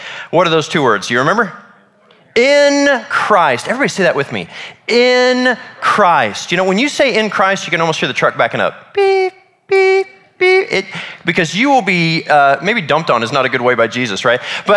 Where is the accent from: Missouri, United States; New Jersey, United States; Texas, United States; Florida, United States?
Missouri, United States; Kansas City; I'm from Kansas City, Missouri, and that's my home team.